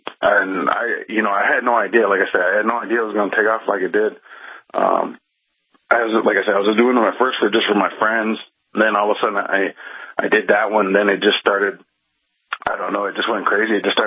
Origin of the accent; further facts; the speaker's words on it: Minneapolis, Minnesota, United States; Well, I'm originally from born and raised in Minneapolis, but I'm from the Leech Lake Reservation.